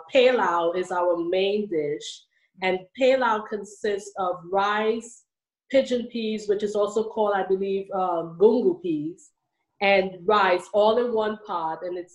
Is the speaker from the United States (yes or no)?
no; Trinidad & Tobago; I am from the Caribbean, Trinidad and Tobago.